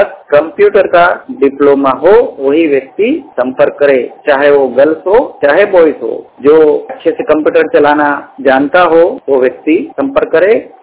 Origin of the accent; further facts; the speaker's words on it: Gujarat, India; मैं गुजरात से बिलोंग करता हूं, ब्लाइंड हूं।